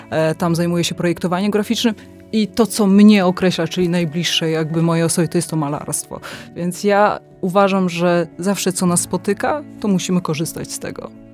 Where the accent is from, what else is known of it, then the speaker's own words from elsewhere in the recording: Prudnik, Opole Voivodeship, Poland; Ja jestem z Prudnika